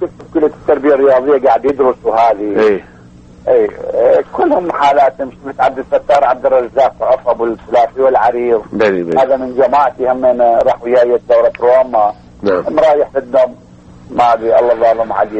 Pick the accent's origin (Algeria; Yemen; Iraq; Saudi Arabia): Iraq; أنا بطل عراقي له حوالي ثلاث دورات